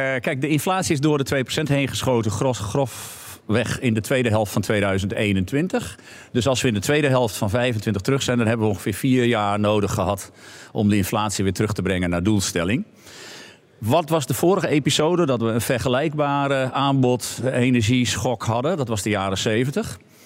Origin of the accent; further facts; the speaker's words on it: Groningen, Netherlands; Ik ben een Groninger en het grootste compliment van een Groninger is, het kon minder.